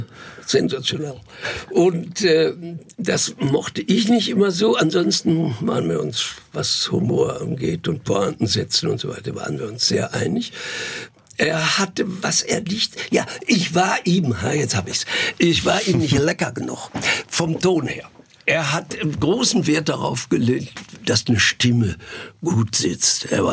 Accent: North Rhine-Westphalia, Germany; Ich bin da groß geworden, ich komme halt nicht her, ich bin aus dem Sauerland, aber Ostwestfalen, Niedersachsen, diese Grenzregion, die kenne ich ganz gut. Und da bin ich zur Schule gegangen

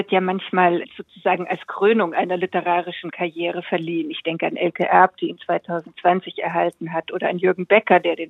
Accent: Frankfurt, Hesse, Germany; den ich als Frankfurterin gerne gelesen habe

